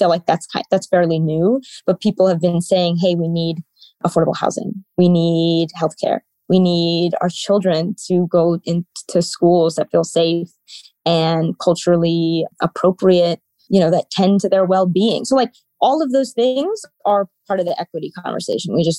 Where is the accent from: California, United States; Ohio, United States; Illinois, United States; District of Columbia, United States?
California, United States; Sonoma; also born or lived in India; So I was born in India and immigrated to Sonoma, California, of all places, with my family as a young person. So I identify as first generation Malayali American with deep roots in South India, in Kerala.